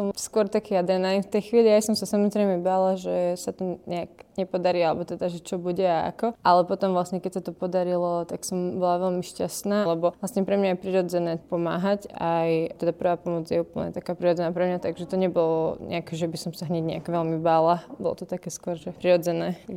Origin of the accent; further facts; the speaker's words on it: Levice, Nitra Region, Slovakia; on je u nás v Leviciach predseda a je darca krvi